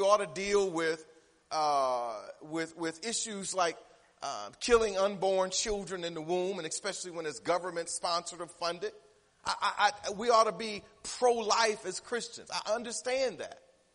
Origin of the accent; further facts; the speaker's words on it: Michigan, United States; I ain't never seen a white person. I'm from Michigan.